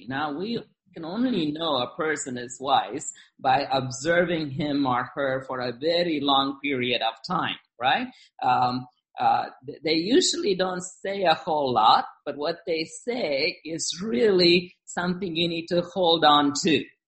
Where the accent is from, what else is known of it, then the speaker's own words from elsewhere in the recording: India; Now, I grew up in India and I know something about mango branches.